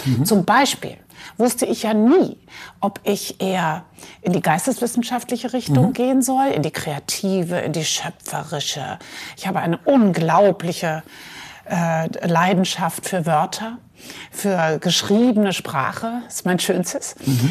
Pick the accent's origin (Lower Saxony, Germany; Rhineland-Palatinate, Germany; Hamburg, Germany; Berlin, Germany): Rhineland-Palatinate, Germany; Mainz; born there; Ja, ich bin geboren in Mainz am Rhein, die Stadt, wo Gutenberg herkommt.